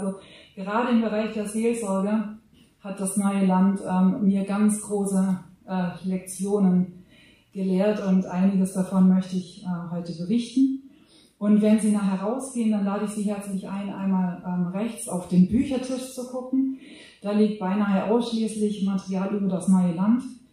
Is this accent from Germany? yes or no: yes; Baden-Württemberg, Germany; born there; Ich bin 1979 in der Nähe von Stuttgart geboren, bin jetzt also 44 Jahre alt.